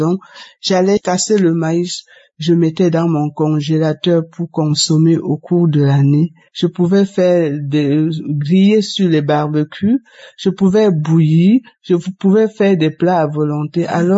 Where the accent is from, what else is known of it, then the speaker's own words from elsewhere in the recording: Cameroon; now in France; Je suis une Camerounaise vivant en France.